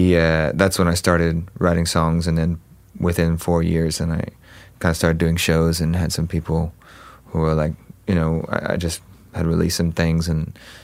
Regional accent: Huntington Beach, California, United States; Well, I grew up in Orange County, so Huntington Beach and mm-hmm. in that area. So, you know, just outside of it.

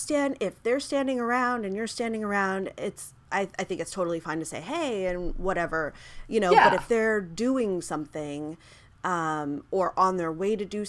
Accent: Boston, Massachusetts, United States; I was in an elevator with … we're both from Boston

